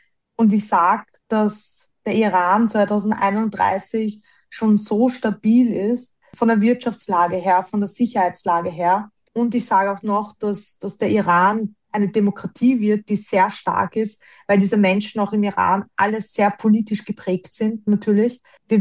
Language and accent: German; Austria; bei uns in Österreich